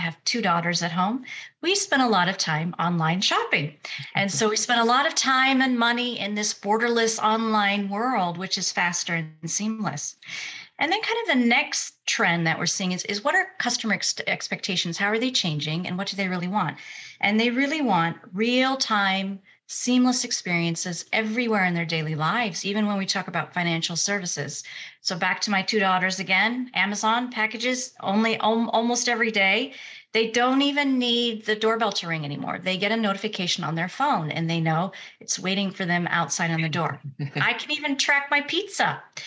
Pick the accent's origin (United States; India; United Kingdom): United States; Houston, Texas; moved away as an adult; I grew up in Houston in Texas, and out of school, I joined a consulting firm